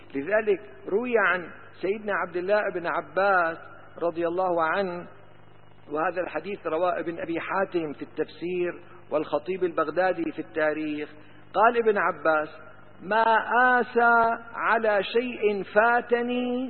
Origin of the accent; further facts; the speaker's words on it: Damascus, Damascus Governorate, Syria; أنا أعرف رجلا عندنا في دمشق